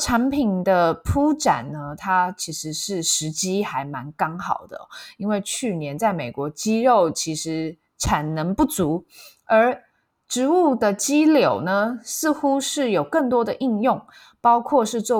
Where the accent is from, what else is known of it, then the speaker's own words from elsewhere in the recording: Taiwan; 那不过我们台湾人去日本应该是可以无痛接轨的，就直接融入了哦。